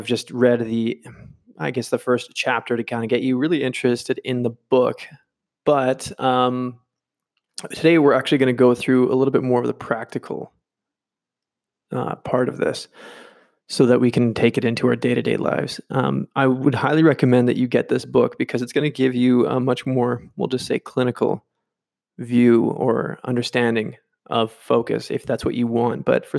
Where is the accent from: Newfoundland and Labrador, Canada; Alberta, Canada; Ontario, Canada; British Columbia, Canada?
British Columbia, Canada; Vancouver; now in Valencia, Spain; I'm from Canada, British Columbia, Vancouver, not necessarily in that order. I'm from a small town